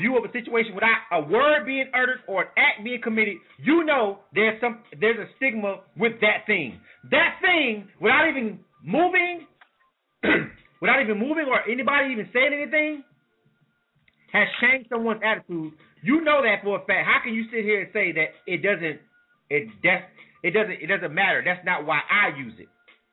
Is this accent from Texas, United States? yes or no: no; Panama City, Florida, United States; I like being from Florida. I like Panama City, Florida. You know what I'm saying? It's my hometown.